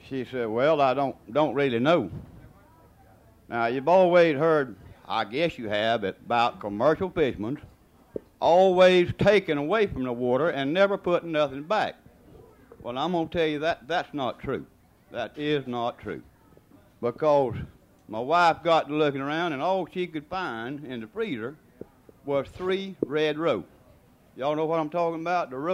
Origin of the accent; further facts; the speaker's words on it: Steinhatchee, Florida, United States; But anyhow, I'm from Steinhatchee. Do y'all know where Steinhatchee is?